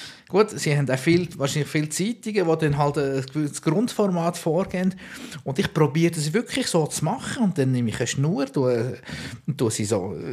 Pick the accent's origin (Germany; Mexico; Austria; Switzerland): Switzerland; Aber ich bin in der Schweiz aufgewachsen.